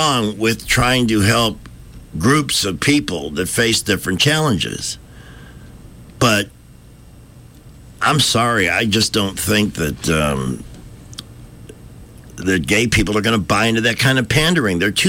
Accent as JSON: {"language": "English", "town": "Chicago", "region": "Illinois", "country": "United States", "said": "the staff there treated me differently because they knew I was from Chicago, and they thought everybody from Chicago was mob connected."}